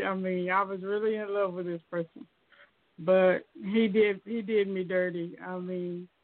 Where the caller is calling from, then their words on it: Arkansas, United States; I'm calling from Arkansas.